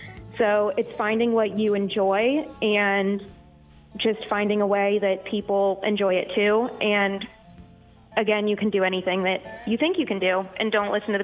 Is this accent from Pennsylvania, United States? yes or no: yes; Hollidaysburg, Pennsylvania, United States; now in Patton, United States; Yes, I grew up in Hollidaysburg. I went to elementary school through high school there. I now live in Patton, Pennsylvania.